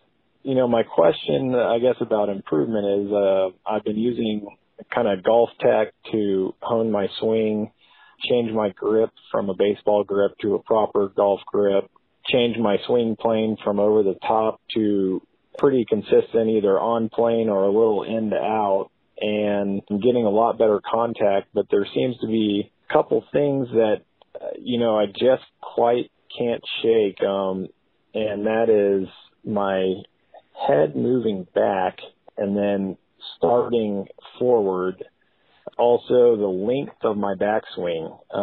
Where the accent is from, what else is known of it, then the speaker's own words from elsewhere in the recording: Ohio, United States; Hey Fred, this is … I'm from Ohio.